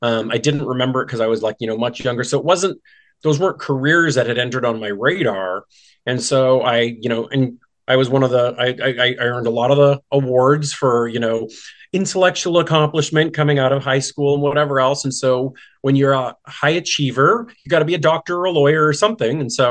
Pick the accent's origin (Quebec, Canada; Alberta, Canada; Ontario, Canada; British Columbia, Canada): Alberta, Canada; Fort McLeod; I'm Canadian. I was born and raised in a very tiny little town in southern Alberta, Fort McLeod.